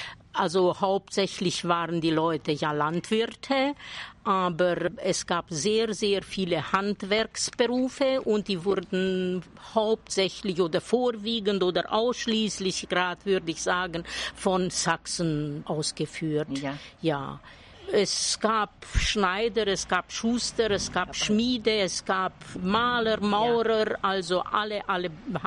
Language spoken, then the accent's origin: German; Cenade, Alba County, Romania; Ich bin nach Kleinschelken noch als kleines Schulmädchen gekommen in die 5. Klasse, weil es in meinem Heimatort Scholten keine deutsche Oberstufe gab.